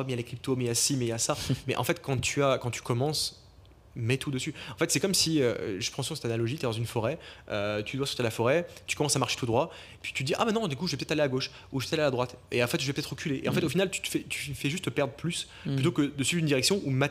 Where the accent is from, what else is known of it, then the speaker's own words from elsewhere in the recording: Lyon, Auvergne-Rhône-Alpes, France; moi je vis en France. Alors, moi je vis dans le sud de la France maintenant, sur la côte d'Azur, donc un très bel endroit. Je suis pas d'ici, moi je suis de Lyon à la base.